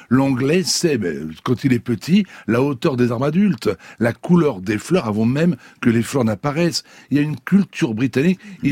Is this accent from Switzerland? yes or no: no; France